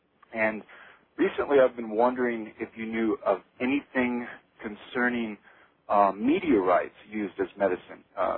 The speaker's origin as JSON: {"language": "English", "town": "Silver City", "region": "New Mexico", "country": "United States", "said": "I'm from Silver City, New Mexico."}